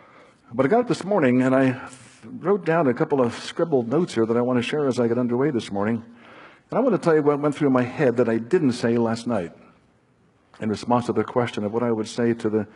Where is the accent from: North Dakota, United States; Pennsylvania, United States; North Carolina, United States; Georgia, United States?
Pennsylvania, United States; Plymouth Meeting; I was raised in Plymouth Meeting, Pennsylvania. Raised among the Plymouth Brethren.